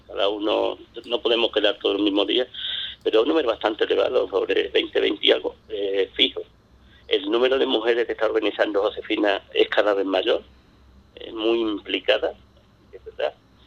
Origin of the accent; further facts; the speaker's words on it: Ubrique, Andalusia, Spain; somos de Ubrique